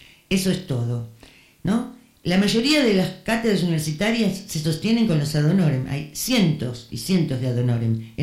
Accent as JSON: {"language": "Spanish", "country": "Argentina", "said": "Una de las cosas que creo que nos salva, no solo como argentinos, que es que nos podemos reír rápidamente"}